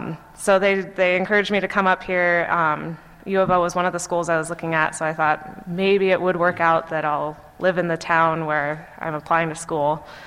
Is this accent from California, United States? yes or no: yes; Davis, California, United States; I'm from Northern California. I grew up in Davis. I did my undergrad at UC San Diego.